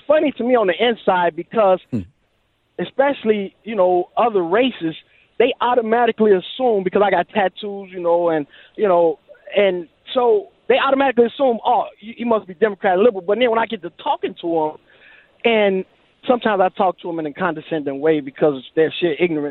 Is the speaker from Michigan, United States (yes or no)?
no; Alabama, United States; Now, I'm originally from Alabama. I seen the Klan march when I was a kid, full dress.